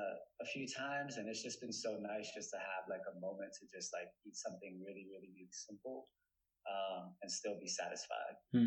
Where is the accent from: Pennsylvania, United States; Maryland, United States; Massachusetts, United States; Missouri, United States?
Massachusetts, United States; Worcester; I grew up in Great Brook Valley, which is a small housing project in Worcester. And it was, you know, when I was growing up, it was pretty rough.